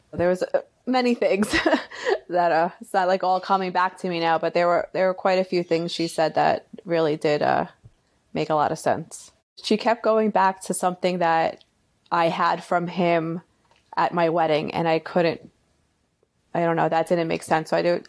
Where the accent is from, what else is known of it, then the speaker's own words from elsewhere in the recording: Long Island, New York, United States; I'm from Long Island.